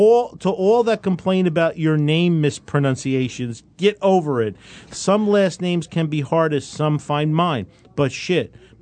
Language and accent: English; New Jersey, United States; I got a ton of letters that people don't want to vote for me already because I'm from New Jersey.